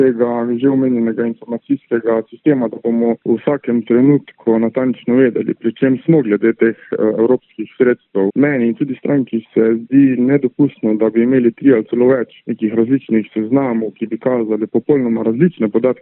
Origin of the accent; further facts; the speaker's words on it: Carinthia, Slovenia; tudi tu izhajam iz tega, da prihajam iz Koroške in se v bistvu direktno srečujem s temi državami